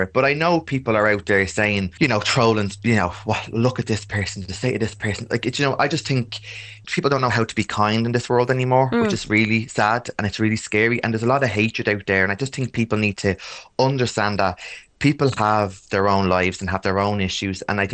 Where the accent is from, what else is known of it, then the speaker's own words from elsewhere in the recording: Dublin, Leinster, Ireland; I'm very easygoing. I'm from Ballyfermot.